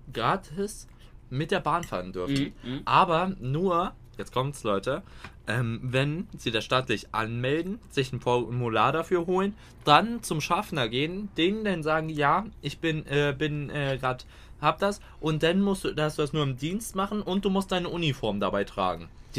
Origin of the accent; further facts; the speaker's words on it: Germany; Vermutlich auch, weil ich natürlich Deutscher bin, aber...